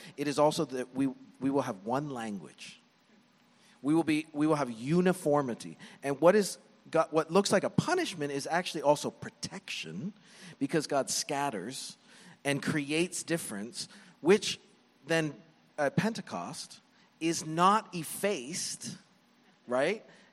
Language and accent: English; Canada; now in United States; And I'm American. I'm an American citizen now, so I used to have this out. I was like Canadian